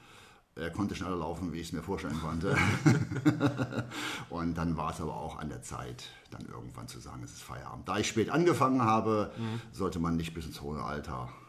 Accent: Düsseldorf, North Rhine-Westphalia, Germany; born there; Also geboren bin ich in Düsseldorf. Und mein Alter ist 60, bin jetzt 60 Jahre geworden

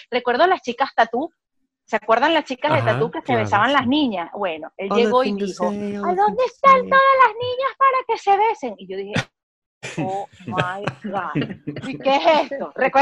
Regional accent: Acarigua, Portuguesa, Venezuela; also born or lived in Barquisimeto; Yo estudié en Barquisimeto, soy de Acarigua, así que, muchachos, soy de Acarigua

